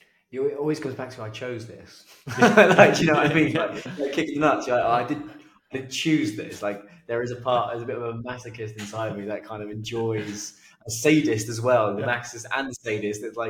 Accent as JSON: {"language": "English", "region": "East of England", "country": "United Kingdom", "tie": "born or raised there", "said": "my grandparents are from Belfast on my dad's side, and then my mum's side of the family are all Spanish. But I was brought up in Hertfordshire, just north of London, huge Arsenal fan."}